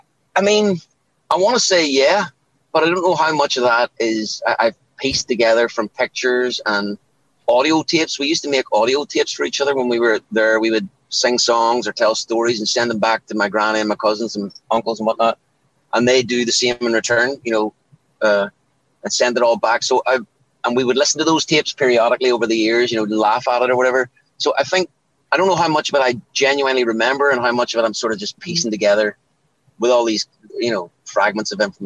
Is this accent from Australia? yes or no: no; Northern Ireland, United Kingdom; growing up where I grew up, there was always music in the house.